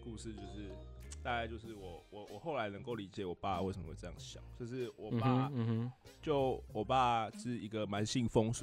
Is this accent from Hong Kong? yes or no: no; Tainan, Taiwan; 我是台南人嘛，然后他就会来台南玩